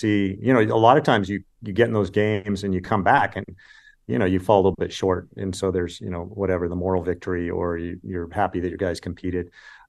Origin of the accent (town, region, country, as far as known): California, United States; born or raised there